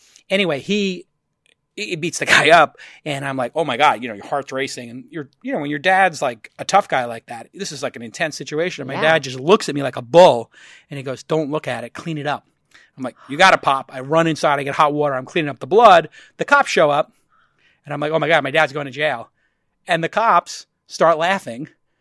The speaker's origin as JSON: {"language": "English", "town": "Brooklyn", "region": "New York", "country": "United States", "tie": "born or raised there", "said": "I grew up in Brooklyn, as some people know, and it was in the 70s and 80s, and that was the time at which you wanted to get out of Brooklyn. Like, our entire goal was to not be from Brooklyn, to just get out."}